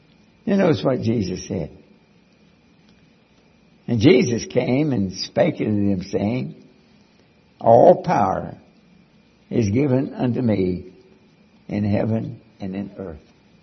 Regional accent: Kentucky, United States; dear God, I'm from Kentucky. We have a very hard time with English.

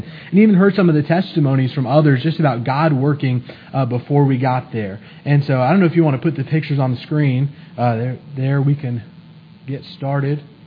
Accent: California, United States; I'm glad to hear you think I'm a normal person, even though I'm from California.

